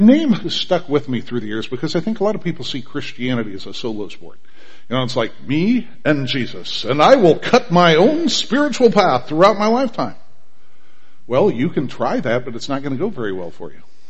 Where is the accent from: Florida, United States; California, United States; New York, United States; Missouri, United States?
Missouri, United States; Clarence; Literally, when I was growing up in Clarence